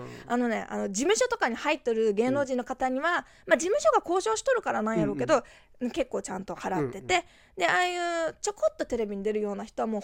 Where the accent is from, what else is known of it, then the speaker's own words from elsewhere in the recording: Kitakyushu, Fukuoka, Japan; also born or lived in Yamaguchi; 違う、出身はね、福岡県の北九州なんよ、